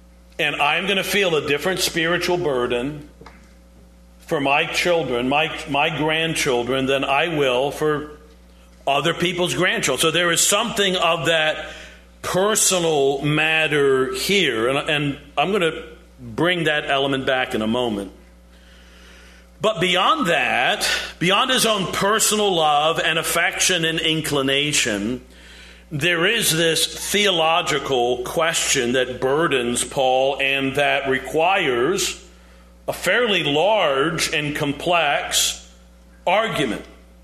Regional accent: New York, United States; I wrestle with this as an American. You know, America, of course, is a melting pot in a lot of ways, and it's difficult sometimes to, well, who are my people? I'm from New York.

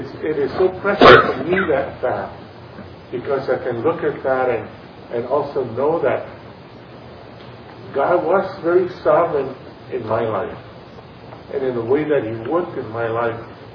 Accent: Samoa; born there; moved away; I was born in the Samoan Islands.

